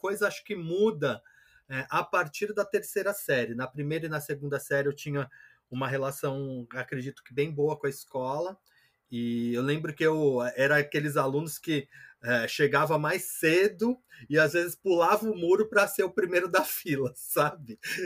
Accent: Mauá, São Paulo, Brazil; also born or lived in Santo André; Eu nasci, na verdade eu nasci em Santo André, mas cresci em Mauá. Eu mudei para Santo André com 18 anos, lá para 98, mais ou menos.

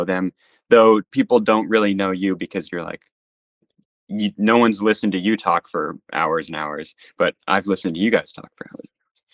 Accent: Maine, United States; I grew up here in Maine, so I'm kind of in a small town, so I'm far away from a lot of stuff.

